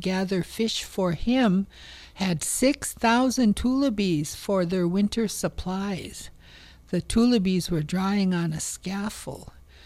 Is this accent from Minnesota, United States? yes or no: yes; Cass Lake, Minnesota, United States; And so I'm from Gamiskwa Wakokog. That's where I live, on East End, beautiful East End, Cass Lake, Minnesota.